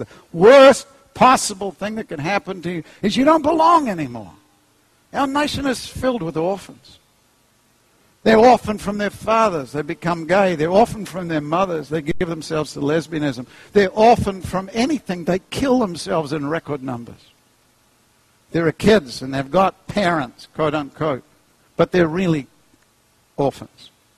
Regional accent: Manurewa, Auckland, New Zealand; I have to say, I'm from Manurewa.

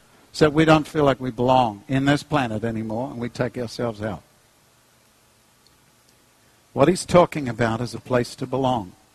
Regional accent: Manurewa, Auckland, New Zealand; I have to say, I'm from Manurewa.

